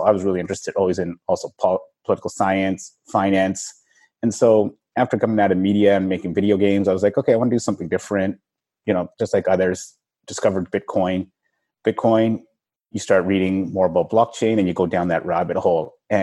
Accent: Vancouver, British Columbia, Canada; I mean, I'm from Vancouver originally.

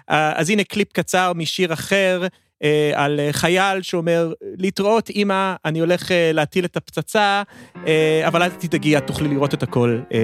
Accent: United States; אבא שלי קצת יותר מבוגר, זה דור קצת אחר, אבל כאילו זה אמריקה שאני גדלתי בה

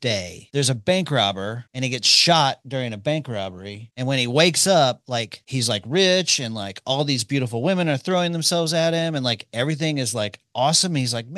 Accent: Tulsa, Oklahoma, United States; So when I was growing up in Tulsa, we got a TV station out of Kansas City.

